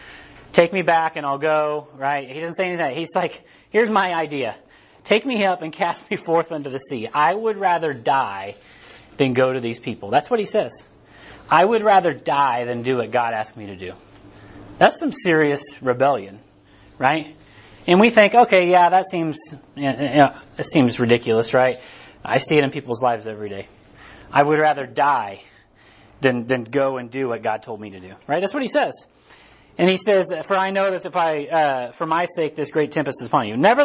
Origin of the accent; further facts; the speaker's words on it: Harrisonville, Missouri, United States; I'm from Harrisonville. I don't talk too good, right?